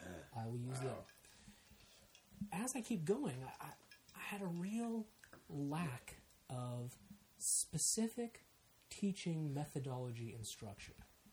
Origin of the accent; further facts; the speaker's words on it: Molalla, Oregon, United States; I grew up in Portland, Clackamas, Molalla, Oregon, so along the Willamette River.